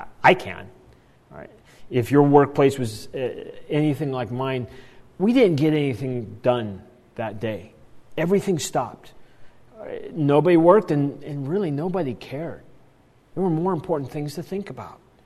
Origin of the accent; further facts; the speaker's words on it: Spokane, Washington, United States; I grew up in Spokane, Washington.